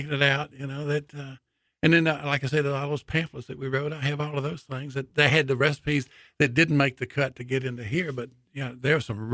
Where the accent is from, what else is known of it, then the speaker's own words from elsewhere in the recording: Marksville, Louisiana, United States; when I was growing up in Marksville, Louisiana, which is in Avoyelles Parish, which is the northernmost parish that the Cajuns settled in. My family on mom's side came from Alsace-Lorraine.